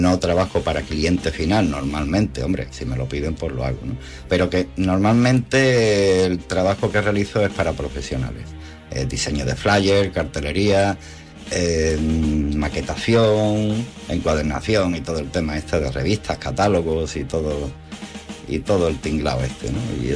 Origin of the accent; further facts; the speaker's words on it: Cádiz, Andalusia, Spain; Yo entré como ayudante de grafismo en una televisión de mi tierra, de Cádiz, una televisión local.